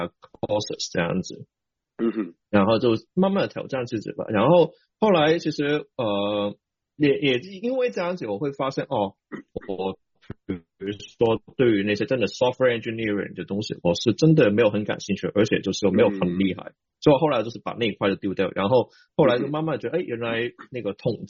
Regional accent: Hong Kong; accent: Hong Kong; Chinese is a second language; 因为其实你听到口音就知道我是香港人，

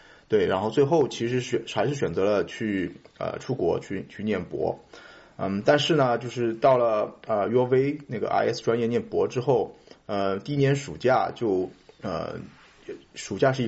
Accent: China; 从我决定到我回到国内差不多1个月时间

